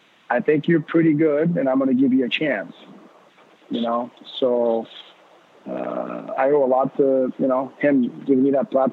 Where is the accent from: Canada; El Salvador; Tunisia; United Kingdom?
Canada; Laval, Quebec; Well, obviously growing up, I grew up in Laval